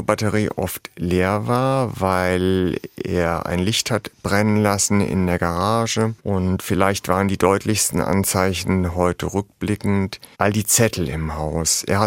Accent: Hesse, Germany; accent: Hessian; now in Berlin, Germany; Und in Berlin hört man schon da noch einen hessischen Unterton, wenn ich rede, obwohl ich mir viel davon im Laufe der Zeit natürlich abgewöhnt habe.

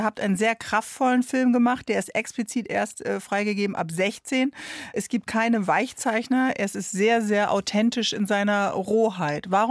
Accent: Bremen, Germany; ich bin aufgewachsen im Steintor in Bremen. Ist das gleiche in klein, ja? Junkies auf offener Straße, es wird gedealt.

